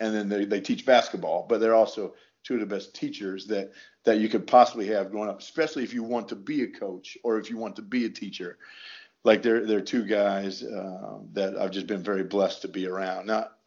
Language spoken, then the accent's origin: English; Indiana, United States; you're growing up in Indiana, right?